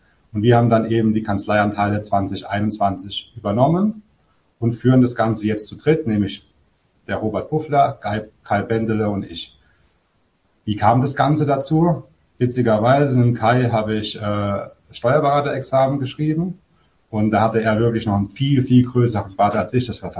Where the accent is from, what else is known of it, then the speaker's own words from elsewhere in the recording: Rhineland-Palatinate, Germany; born there; Ich komme gebürtig aus der Pfalz, daher schlägt mein Herz für die Pfalz.